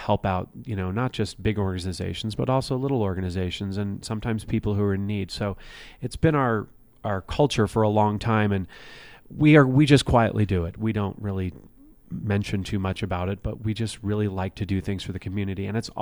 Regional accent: New York, United States; I am a New Yorker, yeah.

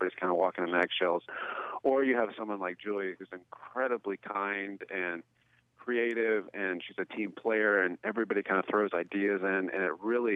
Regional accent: Tallahassee, Florida, United States; Yeah, I grew up in Tallahassee.

